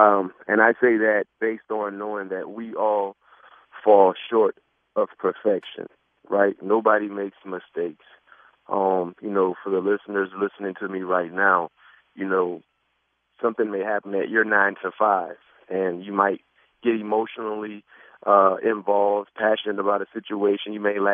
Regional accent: Florida, United States; we have Florida ties. We're both from the South Florida area.

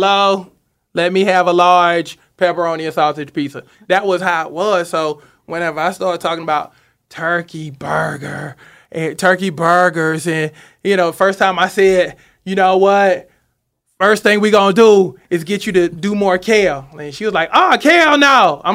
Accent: Seneca, South Carolina, United States; I'm from Seneca, South Carolina. So it's kind of like home. I'm like, she reminds me of people from my hometown.

